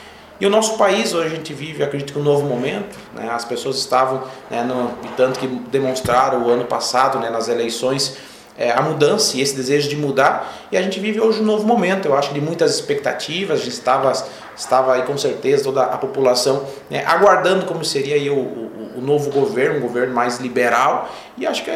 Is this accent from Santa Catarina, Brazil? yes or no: yes; Xanxerê, Santa Catarina, Brazil; eu nasci aqui em Xanxerê, né? Hoje tenho 28 anos, nasci, vivi aqui em Xanxerê, fiz minha graduação aqui